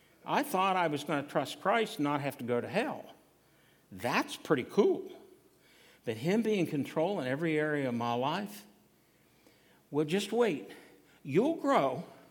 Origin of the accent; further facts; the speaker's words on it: Huntington, United States; Arlene grew up out in Entrecan. I grew up here in Huntington.